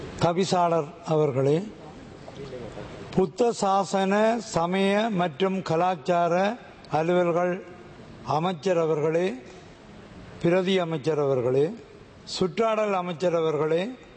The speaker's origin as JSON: {"language": "Tamil", "region": "Northern Province", "country": "Sri Lanka", "tie": "born or raised there", "said": "நான் வன்னி மாவட்டத்தை சேர்ந்தவன், முல்லைத்தீவு மாவட்டம் என்னுடைய சொந்த மாவட்டம்"}